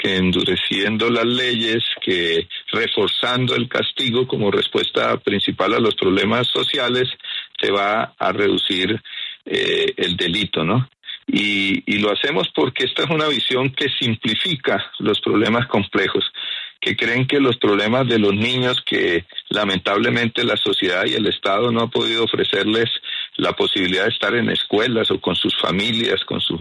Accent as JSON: {"language": "Spanish", "town": "Cúcuta", "region": "Norte de Santander", "country": "Colombia", "said": "tengo envidia porque yo soy cucuteño y la escucho toda la mañana hablar de Cúcuta"}